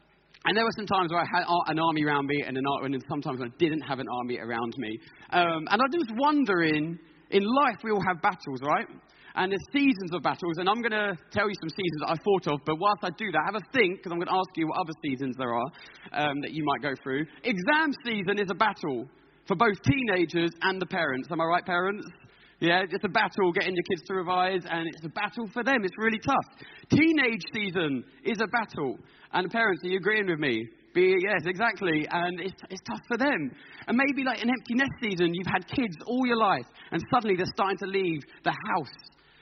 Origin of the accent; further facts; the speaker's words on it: Stevenage, East of England, United Kingdom; And I come from Stevenage, and it's not the most safest place.